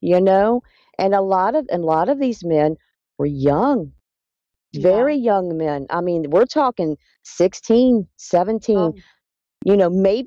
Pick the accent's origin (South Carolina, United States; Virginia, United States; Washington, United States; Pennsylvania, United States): Virginia, United States; I was born and raised in Virginia. Been in Virginia my entire life.